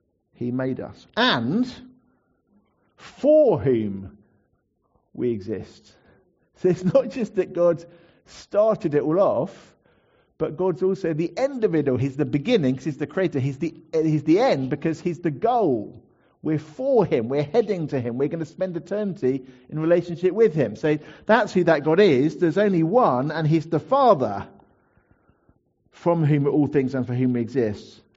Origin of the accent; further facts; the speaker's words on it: United Kingdom; I've got my British God because I'm from Britain.